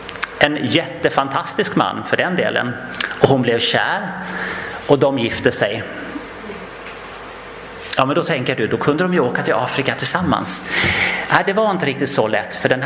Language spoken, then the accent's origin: Swedish; Gotland, Sweden; accent: Gotland dialect; Jag har faktiskt ett exempel ifrån Gotland där jag kommer ifrån. Om ni hör något konstigt ord emellanåt så kan det vara att det är lite gotländska som smyger sig in.